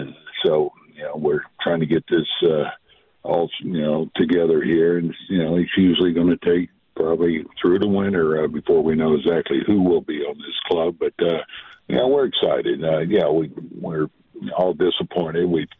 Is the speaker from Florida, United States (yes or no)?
yes; Florida, United States; also born or lived in San Diego; I grew up a Dolphins fan, growing up in Florida. Then I went to San Diego as a Chargers fan